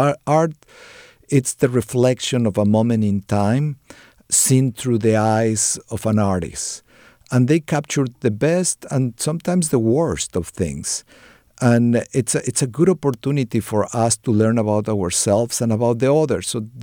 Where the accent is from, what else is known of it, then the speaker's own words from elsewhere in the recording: Mexico City, Mexico; because I'm a city boy. You know, I didn't learn how to hike when I was a kid or do things like that. I grew up in Mexico City, and it was a lot of asphalt and concrete.